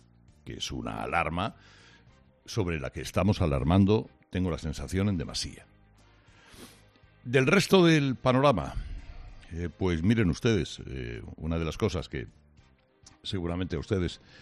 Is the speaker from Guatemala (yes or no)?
no; Spain; soy periodista español